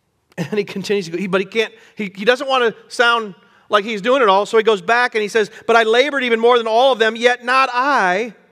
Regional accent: Colorado, United States; now in Kansas, United States; I'm from Colorado. That's where God lives.

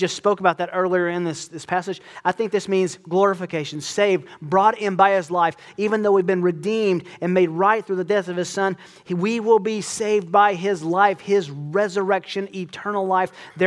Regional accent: Tennessee, United States; born there; I've already told you, I was born in Tennessee. My blood is orange. I love Tennessee.

